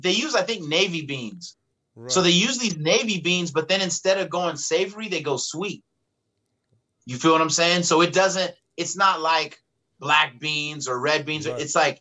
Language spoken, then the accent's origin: English; San Bruno, California, United States; so the cliff notes are I grew up in San Bruno, which is, like I said, right outside of San Francisco.